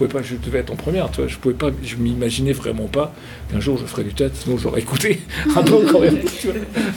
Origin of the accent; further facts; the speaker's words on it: Auchel, Hauts-de-France, France; Je suis né à Auchel. Vous voyez où c'est Auchel ?